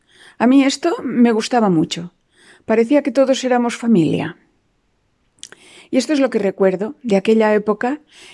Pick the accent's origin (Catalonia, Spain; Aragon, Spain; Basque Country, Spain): Catalonia, Spain; Barcelona; tengo 72 años y soy de Barcelona. Cuando era pequeña habían en Barcelona tranvías, trolebuses, autobuses de un piso y de dos y el metro.